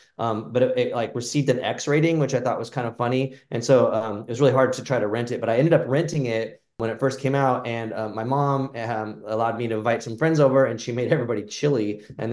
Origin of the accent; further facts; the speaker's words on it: Phoenix, Arizona, United States; And I grew up in Phoenix, so it was like 120 degrees outside.